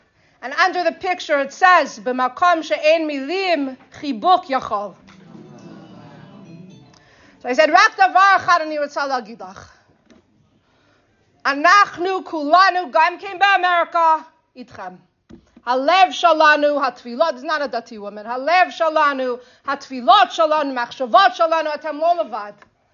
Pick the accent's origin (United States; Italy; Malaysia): United States; New York; And I'm from New York. It doesn't snow anymore.